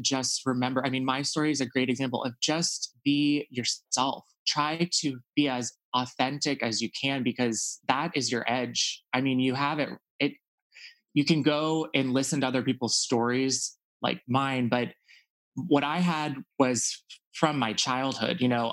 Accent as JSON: {"language": "English", "region": "Texas", "country": "United States", "tie": "born or raised there", "said": "For me, I think just growing up in Texas and being sort of, you know, I felt like for a long time, I really wasn't able to be myself."}